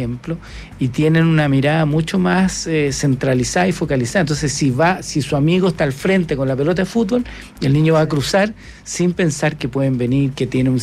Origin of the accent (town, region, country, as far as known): Chile